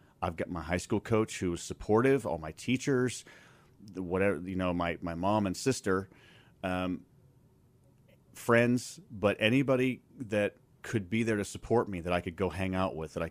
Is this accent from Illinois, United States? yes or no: yes; Chicago, Illinois, United States; I'm from Chicago. I've played games in a snowstorm before where you can't pick the ball up from all the flakes